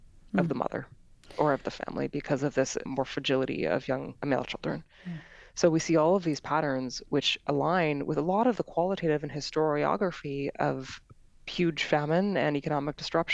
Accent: Alberta, Canada; I'm Canadian and I'm originally from a province called Alberta. It's kind of the Texas of Canada.

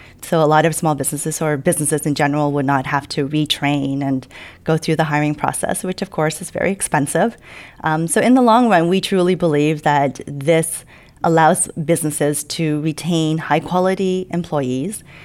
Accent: United States; Yeah, the one thing I can say is that we as a American culture need to change that.

